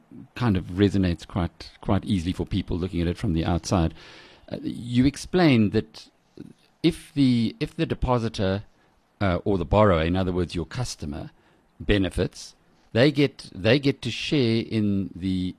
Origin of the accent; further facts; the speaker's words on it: South Africa; It's hard as a South African to get your head around an ecosystem that you have there of more than 30 million people